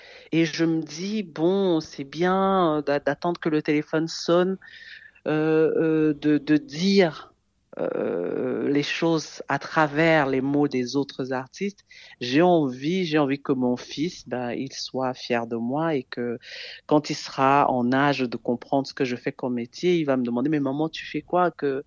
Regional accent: Douala, Littoral, Cameroon; j'ai grandi à Douala, donc il y a le Makossa qui m'a bercé toute mon enfance.

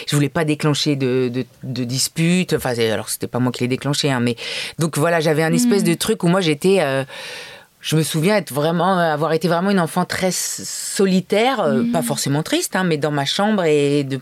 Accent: Paris, Île-de-France, France; après, moi, j'ai grandi à Paris tout le temps

